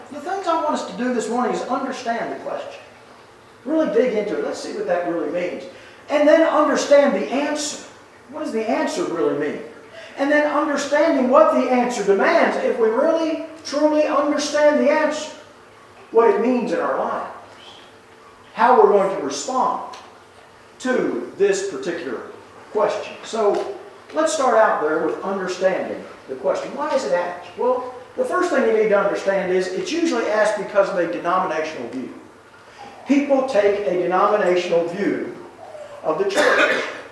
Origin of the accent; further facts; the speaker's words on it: Baltimore, Maryland, United States; I was raised in Baltimore. Balmer is how you have to say it. And when I came south the first time, I was told I was a Yankee.